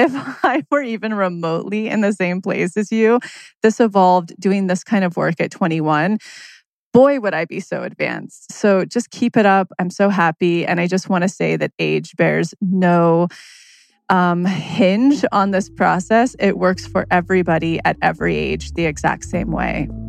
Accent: Yosemite, California, United States; I've, you know, built this little retreat property up in my hometown in Yosemite.

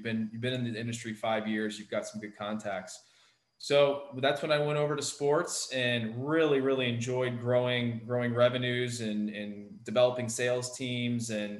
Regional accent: Florida, United States; growing up in South Florida was always a huge, and still am, it's tough at times, but still am a very big Miami Dolphins fan.

